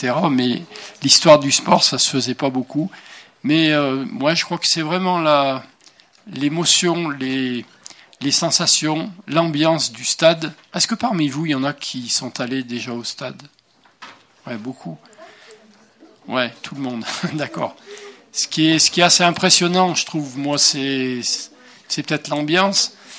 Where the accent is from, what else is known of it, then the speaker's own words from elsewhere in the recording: Firminy, Auvergne-Rhône-Alpes, France; born there; Je suis né à Firminy et j'enseigne à l'université ici à Saint-Thé, comme on dit.